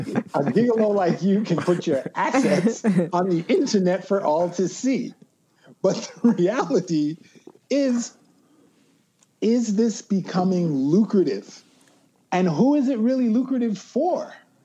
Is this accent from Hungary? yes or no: no; Jamaica; As a Jamaican, I'm like, this dude is appropriate.